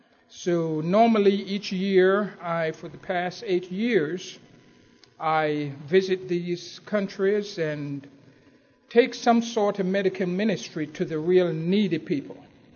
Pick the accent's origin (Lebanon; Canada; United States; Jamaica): Jamaica; And so I grew up in Jamaica and was actively involved in the church.